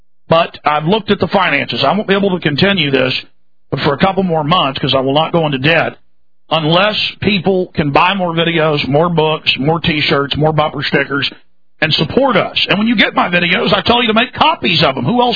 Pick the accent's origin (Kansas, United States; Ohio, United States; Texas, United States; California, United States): Texas, United States; Dallas; That's a big church, by the way, folks. I'm from Dallas.